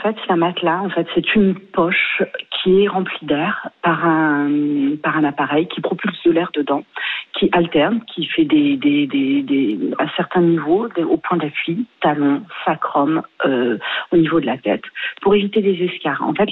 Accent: France; On est des Français, c'est un peu notre leitmotiv.

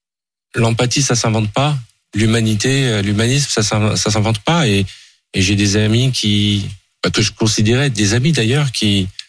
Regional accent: France; Je suis devant vous en tant que Français, citoyen et juif.

